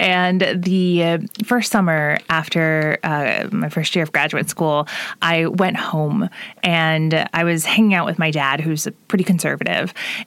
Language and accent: English; Evansville, Indiana, United States; I'm from Evansville originally.